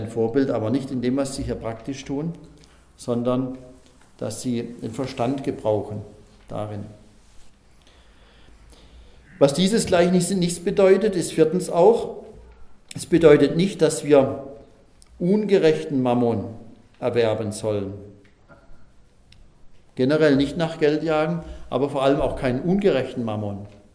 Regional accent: Pforzheim, Baden-Württemberg, Germany; Das größte Gebäude in meiner Heimatstadt Pforzheim

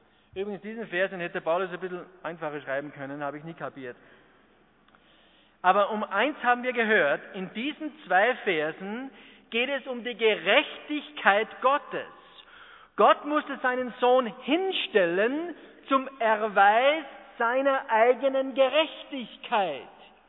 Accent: Austria; Das Wort nehmen wir ja nicht jeden Tag, zumindest bei uns in Österreich nicht.

